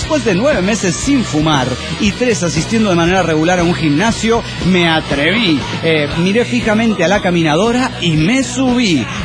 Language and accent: Spanish; Potosí, Bolivia; now in Sucre, Bolivia; Actualmente estoy en Sucre, pero soy originaria de Potosí. Bueno, la villa imperial de Carlos V.